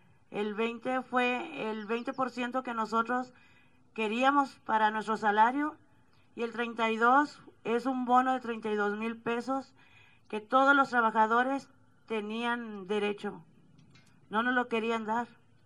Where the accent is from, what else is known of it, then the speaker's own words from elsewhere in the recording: Matamoros, Tamaulipas, Mexico; venimos de Matamoros, Tamaulipas.